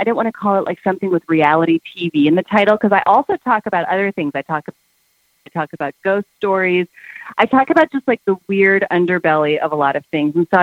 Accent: East Coast, United States; I grew up on the East Coast, and we were part of this cult.

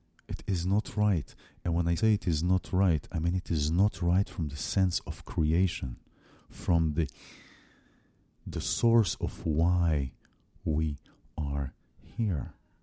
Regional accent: Israel; I have a very strong spiritual connection to my home country, to Israel, and I always will.

